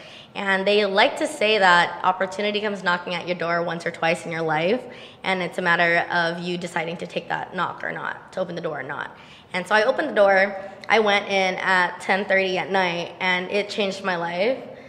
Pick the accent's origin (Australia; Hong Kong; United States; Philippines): Philippines; But I am Filipino. And, Filipino moms, they, like, want you to become a nurse.